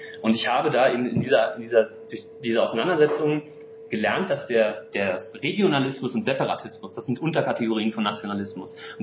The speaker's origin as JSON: {"language": "German", "country": "Germany", "tie": "born there", "said": "Ich bin zwar in Deutschland geboren, ich habe einen deutschen Pass"}